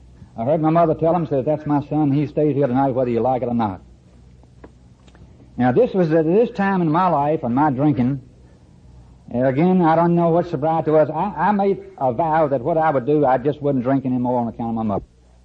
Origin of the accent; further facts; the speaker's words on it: North Carolina, United States; And I left Roanoke, Virginia that Thursday afternoon, go back to my hometown down in northeastern North Carolina.